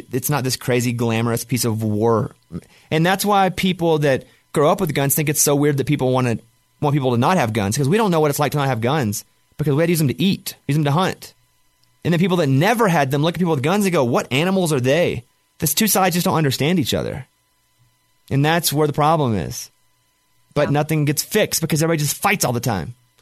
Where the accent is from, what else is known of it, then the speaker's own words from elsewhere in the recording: Arkansas, United States; I have a lot of guns. I grew up in Arkansas. Guns to me are more tools than they are fantasy weapons.